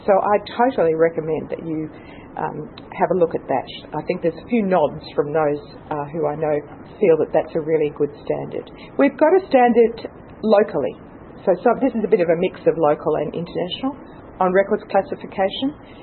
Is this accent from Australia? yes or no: yes; Australia; And because we're Australian, we don't like the definitions necessarily that other people perhaps want to constrain records by.